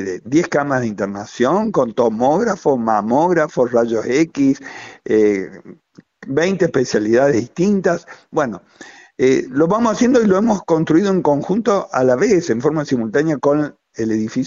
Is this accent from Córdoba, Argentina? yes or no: yes; Santa Rosa de Calamuchita, Córdoba, Argentina; Mi pueblo natal, vale decir que es mi pueblo natal, ¿no?